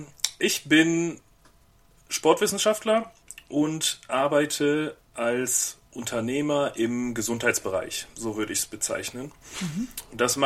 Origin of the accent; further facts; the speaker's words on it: Bonn, North Rhine-Westphalia, Germany; ich komme ursprünglich aus Bonn, das ist nicht weit von hier. Und in Bonn gibt es eine große Kirmes einmal im Jahr, Pützchensmarkt. Und ich bin aufgewachsen in der Ecke in Beul.